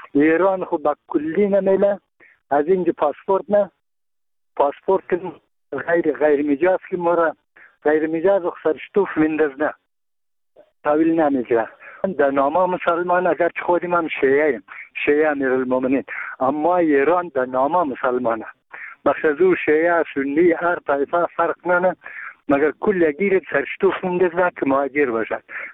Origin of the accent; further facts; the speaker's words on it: Bamyan, Afghanistan; ما یک تن از بامیانیم.